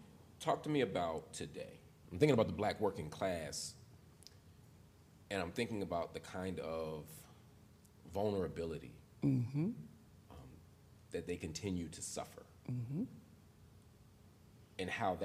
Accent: Philadelphia, Pennsylvania, United States; So I'm from Philly. I get assigned to work in California or Texas or something.

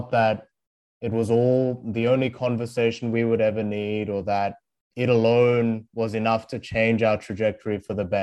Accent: Australia; English is a second language; also born or lived in South Korea; I moved from South Korea, where I was born, to Australia in elementary school without speaking a word of English.

